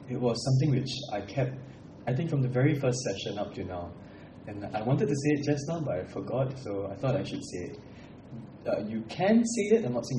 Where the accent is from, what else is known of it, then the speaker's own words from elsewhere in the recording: Singapore; I was born here in Singapore. I'm a Singapore citizen. I was raised here. I went to schools here in Singapore. I don't even speak an Indian language properly.